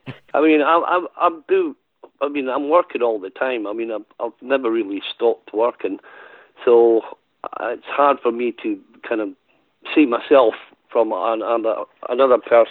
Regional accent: Edinburgh, Scotland, United Kingdom; Yeah, I was born and bred in Edinburgh. My parents were from the north of Ireland. They came over to start a bit of a new life here in Edinburgh.

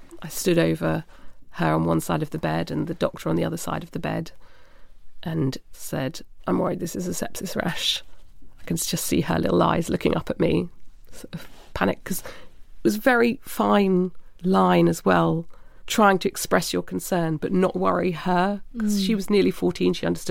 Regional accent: London, United Kingdom; And so because we're from London, we were then helicoptered there.

